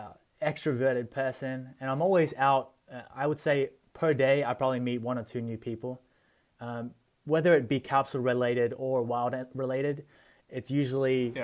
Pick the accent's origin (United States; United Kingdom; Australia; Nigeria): Australia; born there; is very different than how I was born in Australia.